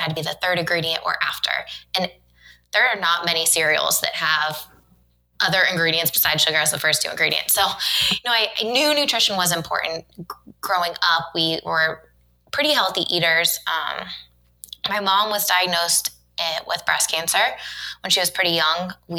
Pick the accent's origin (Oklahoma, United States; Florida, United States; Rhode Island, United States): Florida, United States; Daytona Beach; So we grew up in Daytona Beach. Yeah, like north, central-ish Florida.